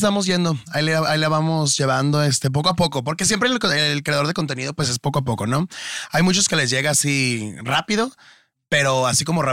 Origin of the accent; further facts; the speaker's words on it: Guadalajara, Jalisco, Mexico; now in Mexico City, Mexico; De Guadalajara.